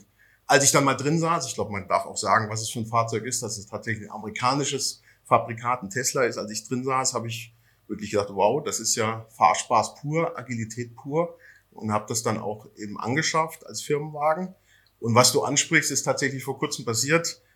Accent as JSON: {"language": "German", "region": "Bavaria", "country": "Germany", "tie": "born or raised there", "said": "In Franken, meine Heimat sozusagen, in der Nähe von Würzburg"}